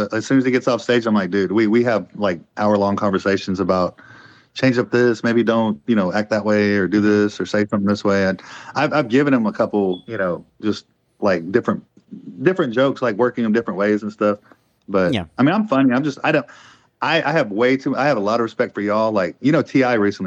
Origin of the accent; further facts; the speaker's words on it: Rosenberg, Texas, United States; I'm from Rosenberg, so probably like a month ago when I was down there.